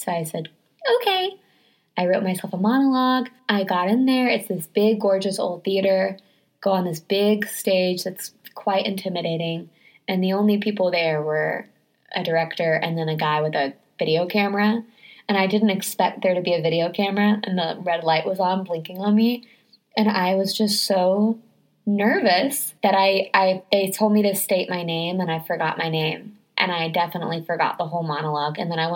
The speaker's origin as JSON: {"language": "English", "town": "Marietta", "region": "Georgia", "country": "United States", "tie": "born or raised there", "said": "I grew up in Marietta, Georgia, which is a suburb of Atlanta."}